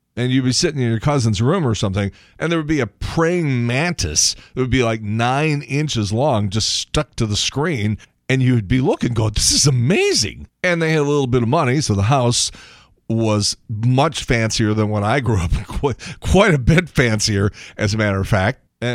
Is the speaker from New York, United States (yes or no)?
no; Chicago, Illinois, United States; My uncle played for the Chicago Cubs, and I was a kid growing up in Chicago.